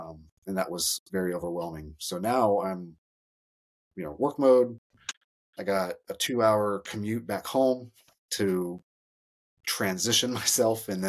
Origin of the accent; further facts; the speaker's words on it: Tampa, Florida, United States; No, I grew up in Tampa, Florida. So, okay. I grew up with hot